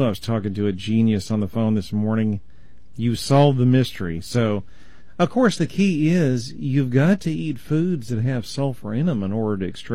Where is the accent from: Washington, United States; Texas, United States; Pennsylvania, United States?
Texas, United States; So I pronounce it autophagy because I'm from Texas.